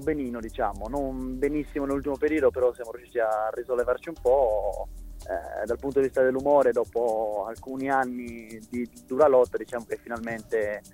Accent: Sardinia, Italy; quindi sono un sardo, quindi è normale che sia una partita diversa.

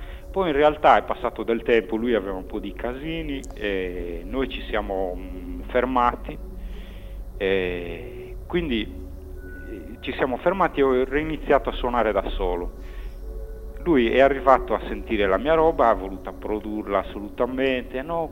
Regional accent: Sardinia, Italy; è una cosa abbastanza particolare se uno pensa che io vengo dalla Barbagia

